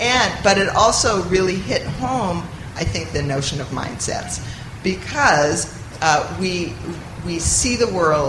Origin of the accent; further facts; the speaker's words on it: California, United States; moved away; We're originally from California, as Nikki said, and we moved to the Midwest in 1993